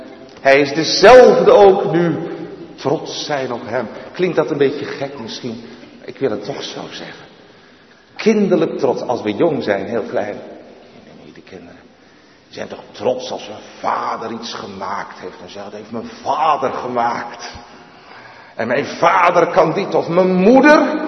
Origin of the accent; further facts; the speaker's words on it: Netherlands; dat je als Nederlanders, zeevarend volkje als we zijn, dan ben je een beetje trots op dat prachtige schip